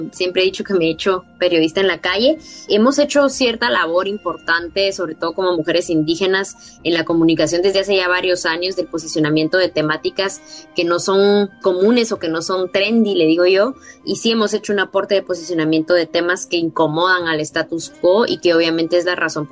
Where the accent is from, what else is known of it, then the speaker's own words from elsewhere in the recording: Guatemala; en países o el intento de país de donde yo vengo, porque para mí Guatemala es una finca